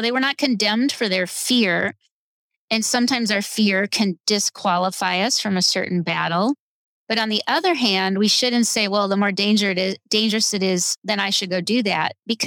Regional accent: United States; and we'll just talk about America because I'm an American

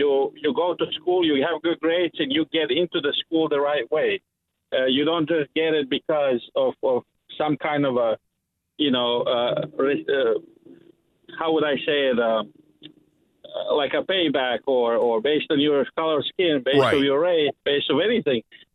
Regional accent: Cumming, Georgia, United States; I'm from Cumming, Georgia.

